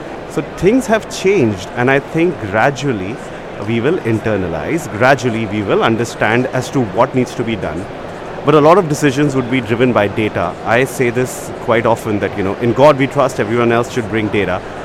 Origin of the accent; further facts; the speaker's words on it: India; We're from India.